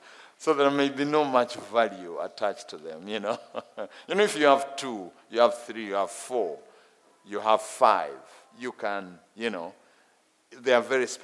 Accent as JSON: {"language": "English", "country": "Uganda", "second_language": "English", "moved": "as an adult", "lives_now": "Kenya", "said": "I come from Uganda, but the Lord sent me to the nation of Kenya, where I'm doing ministry."}